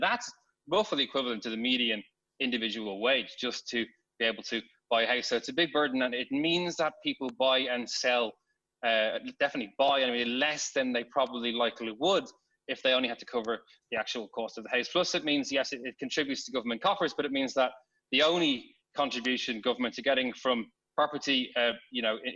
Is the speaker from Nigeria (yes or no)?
no; Ireland; I'm originally from Ireland